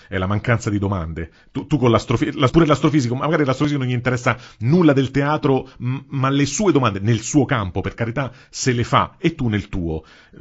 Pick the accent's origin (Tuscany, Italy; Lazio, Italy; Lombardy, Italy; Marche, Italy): Lazio, Italy; Rome; come parlo da romano